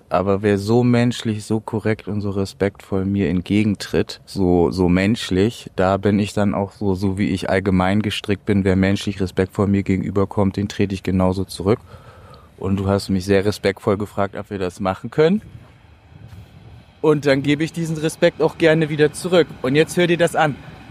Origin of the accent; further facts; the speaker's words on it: Hamburg, Germany; now in Bremen, Germany; Also ursprünglich komme ich aus Bremen, wie gesagt. Bin 98, 99 aus Hamburg dahin gezogen. Eigentlich Hamburger Jung so. Dann nach Bremen. Ja, bis jetzt da gewohnt.